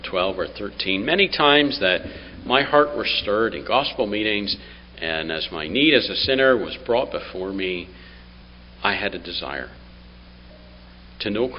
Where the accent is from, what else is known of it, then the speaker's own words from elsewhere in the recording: Belgrave, Ontario, Canada; also born or lived in Ireland; I was born in Ireland, for those that don't know, and I was 7 years old when my parents and siblings, we emigrated to Canada. We came to a little village called Belgrave, just south of Wingham in Ontario. And we lived on a farm